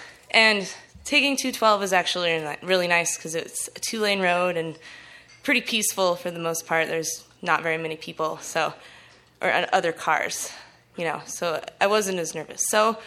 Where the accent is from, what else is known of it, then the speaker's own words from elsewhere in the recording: Kalispell, Montana, United States; I grew up in Kalispell. We don't have tornadoes.